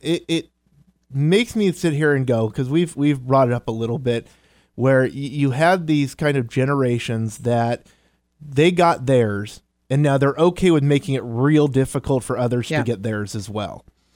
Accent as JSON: {"language": "English", "town": "Seattle", "region": "Washington", "country": "United States", "tie": "born or raised there", "said": "growing up in the Seattle area, they already took out."}